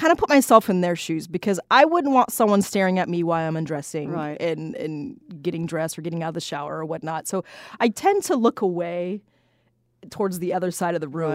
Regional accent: California, United States; But growing up in California, hockey's there, but it's not like one of the sports that we really follow

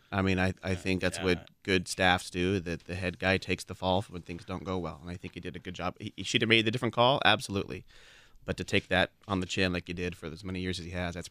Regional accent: Washington, United States; My wife is from Oregon. I grew up in Washington.

